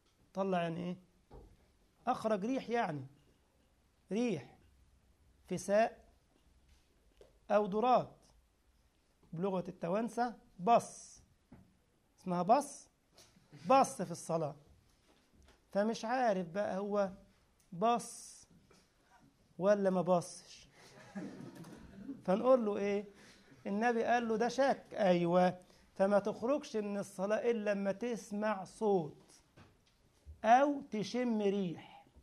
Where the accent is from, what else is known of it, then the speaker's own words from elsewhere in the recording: Egypt; طبعا عامل ايه في مصر عندنا يعني كيف حالك